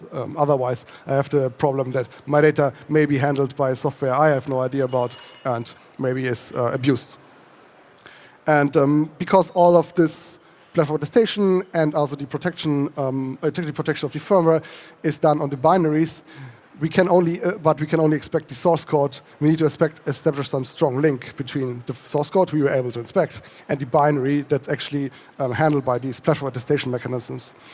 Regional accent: Bochum, North Rhine-Westphalia, Germany; I'm a hacker from Bochum

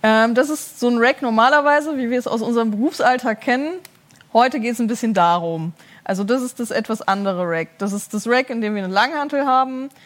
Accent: Regensburg, Bavaria, Germany; Ich komme aus Regensburg, also gar nicht so weit weg.

